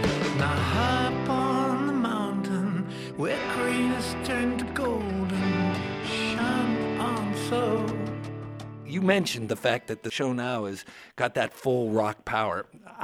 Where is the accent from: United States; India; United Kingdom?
United Kingdom; We live on a tiny island back there in Europe. We're British